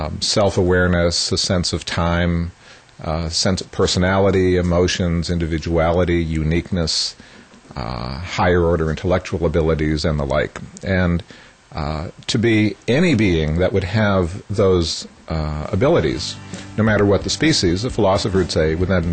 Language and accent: English; Massachusetts, United States; Well, I grew up in Massachusetts by the water, and you always hear interesting stories about dolphins.